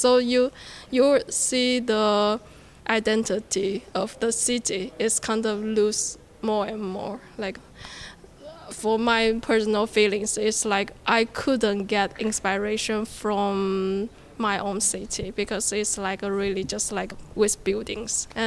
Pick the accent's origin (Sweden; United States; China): China; English is a second language; because I'm from China